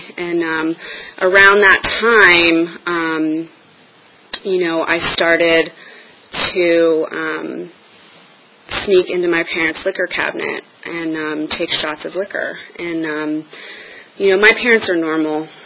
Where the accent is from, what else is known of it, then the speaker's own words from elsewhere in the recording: Washington, District of Columbia, United States; And, you know, I grew up in Washington, D.C. I was adopted at birth into a very loving family.